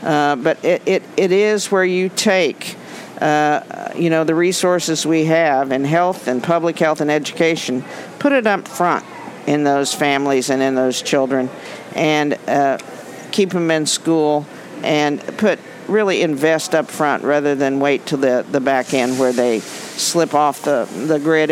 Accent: Neodesha, Kansas, United States; Neodesha. I'm from Neodesha.

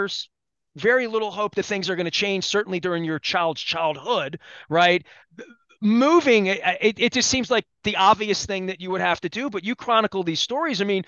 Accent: Dundalk, Maryland, United States; from … the Rock and Roll Hall of Famer from my hometown at Dundalk.

